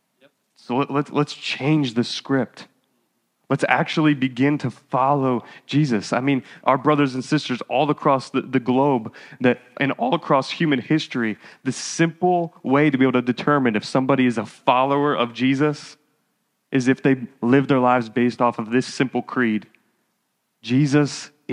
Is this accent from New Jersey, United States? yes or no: yes; New Jersey, United States; I'm from Jersey, baby.